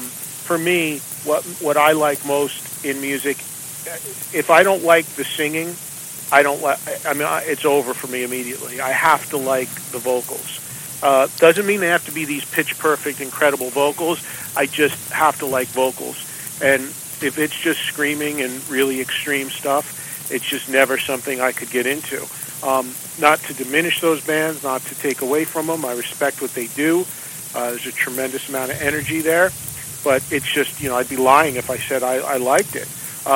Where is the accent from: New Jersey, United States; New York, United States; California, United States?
New Jersey, United States; We're all from New Jersey, but it's weird that we never met sooner than that.